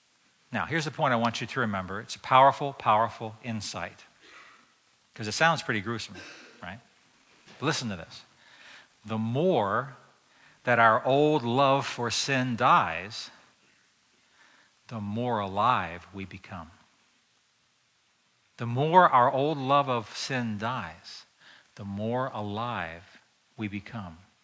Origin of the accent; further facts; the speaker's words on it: Weems Creek, Maryland, United States; When I was growing up in Weems Creek, I saw big trees choked to death by powerful vines.